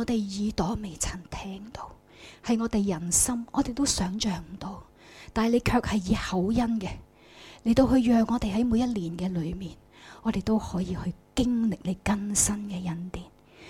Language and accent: Cantonese; China; 咁但我哋中国人嘅历法系初六